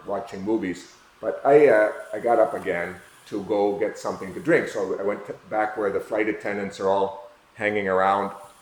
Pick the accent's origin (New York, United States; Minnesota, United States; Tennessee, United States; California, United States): Minnesota, United States; St. Paul; now in Philippines; I said, no, I live in the Philippines. She said, well, where are you from? I said, I'm from St. Paul, Minnesota.